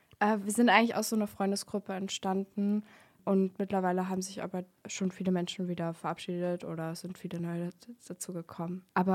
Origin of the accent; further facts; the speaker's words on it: Torgau, Saxony, Germany; now in Greifswald, Germany; ich bin 21 und ich komme auch aus Torgau, aber studiere mittlerweile in Greifswald